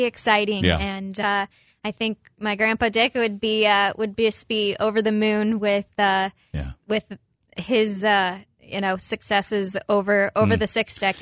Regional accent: Galesburg, Illinois, United States; Born and raised in Galesburg, and I graduated JHS in 2010 and went to Illinois Wesleyan for 4 years. And right after graduating, returned home

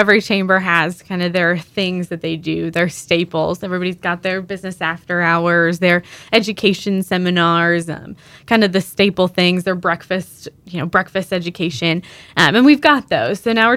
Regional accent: Morton, Illinois, United States; Yeah, so I'm originally from Morton, Illinois, from the area. I did my undergrad at DePaul University in Chicago.

